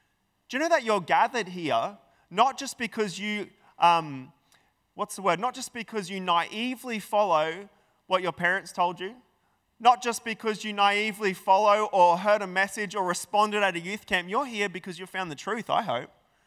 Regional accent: Emerald, Queensland, Australia; Because I grew up in Emerald in central Queensland, there was a lot of farming opportunities.

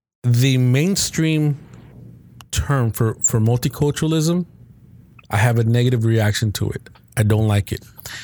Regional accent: Guatemala; now in United States; I was born in Guatemala, right?

